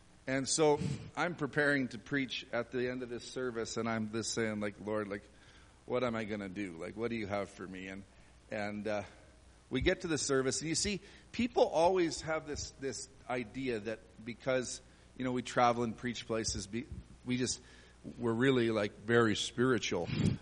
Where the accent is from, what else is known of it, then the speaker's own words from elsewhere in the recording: Canada; We're from Canada. You don't do that in church.